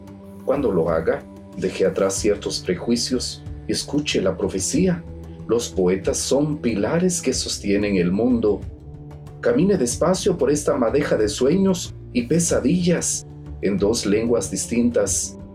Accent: Guatemala; de Guatemala.

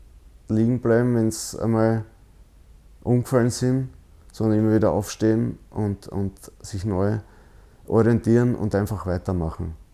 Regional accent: Bad Gams, Styria, Austria; Der ältere Bruder, der hat zwar dann sogar einmal in der Volksmusikkapelle in Bad Gams, meinem Heimatort, gespielt.

